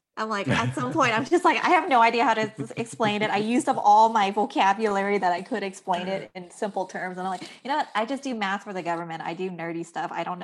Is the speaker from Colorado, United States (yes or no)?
yes; Colorado, United States; So people know I am from Colorado.